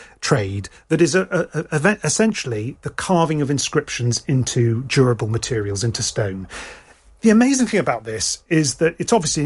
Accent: East of England, United Kingdom; I grew up in Bedfordshire. I never thought that Bedfordshire would be home to this extraordinary craft.

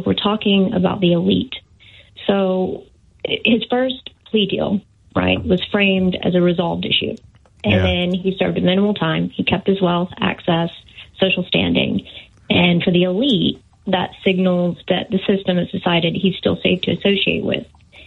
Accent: United States; now in United Kingdom; but live in the UK

